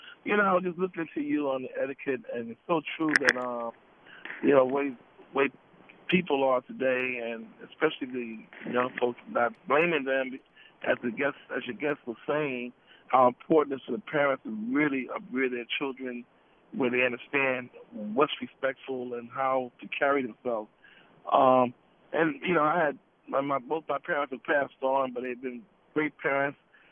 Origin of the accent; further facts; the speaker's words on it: New York, United States; I'm also a New Yorker here